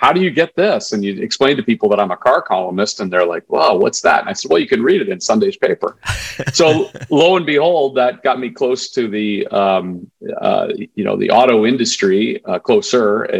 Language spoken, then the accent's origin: English; Canada; now in United States; I grew up in Canada and made my way down to the U.S.